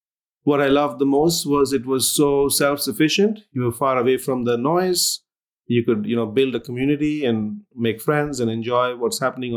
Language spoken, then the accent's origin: English; India; also born or lived in Calcutta; I grew up in India in a small town, Balranchi, which is in the eastern side. I was born in Calcutta, which is a major city.